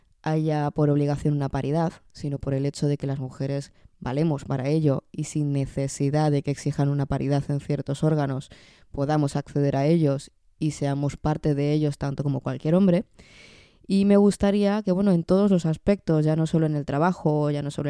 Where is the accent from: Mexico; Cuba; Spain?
Spain; contaros un poco cuál es la situación de la mujer trabajadora en mi país, España